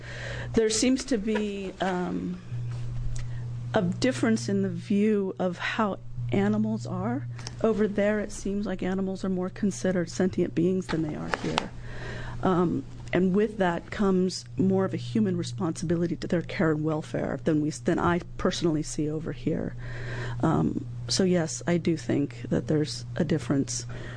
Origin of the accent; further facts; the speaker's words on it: Portland, Oregon, United States; I am a veterinarian from Astoria. I grew up in Portland in Southwest Hills.